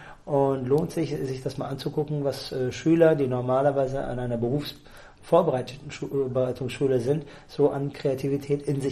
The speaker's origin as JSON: {"language": "German", "region": "Bremen", "country": "Germany", "tie": "born or raised there", "said": "Ich bin zwar gebürtiger Bremer, aber..."}